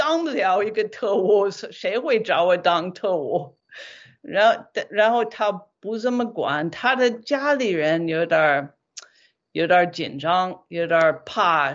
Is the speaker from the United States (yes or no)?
yes; United States; Chinese is a second language; now in China; 我作为一个美国人，可能是一到美国，因为我觉得在中国 确实大不了要回美国一趟啊